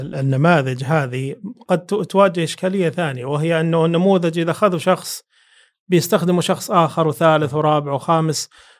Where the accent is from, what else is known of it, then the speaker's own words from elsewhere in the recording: Saudi Arabia; ولذلك عندنا في السعودية نزلت تطبيقات كثيرة